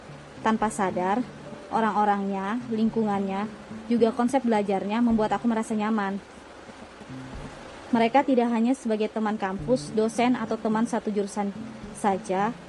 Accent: Palangkaraya, Central Kalimantan, Indonesia; born there; aku hanya diperbolehkan kuliah di kota kelahiranku saja, yaitu Palangkaraya.

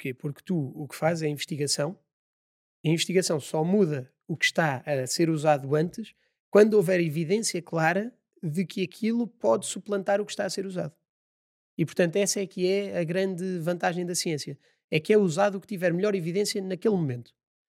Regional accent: Coimbra, Centro, Portugal; Mas eu sou de Coimbra, portanto...

